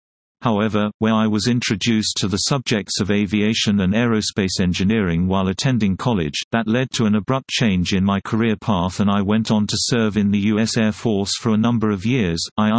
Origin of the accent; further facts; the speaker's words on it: United States; I guess there had been some concern that, as an American, I might not be able to communicate with them